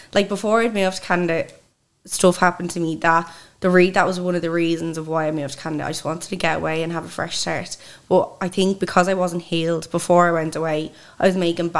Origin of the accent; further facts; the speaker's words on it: Swords, Leinster, Ireland; and I come from Dublin.